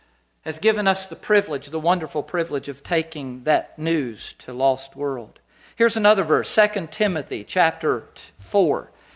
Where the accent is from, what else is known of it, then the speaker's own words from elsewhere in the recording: North Carolina, United States; I grew up in North Carolina. Maine is my home.